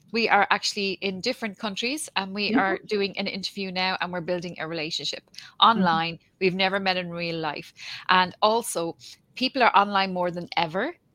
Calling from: Ireland; I'm joining from Ireland, obviously.

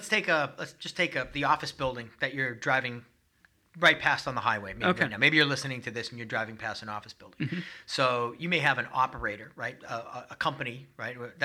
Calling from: Boston, Massachusetts, United States; accent: Boston

